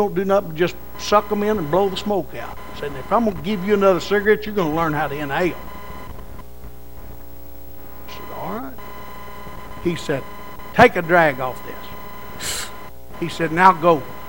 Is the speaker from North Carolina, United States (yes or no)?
no; Oklahoma, United States; That's just how I was raised in Oklahoma.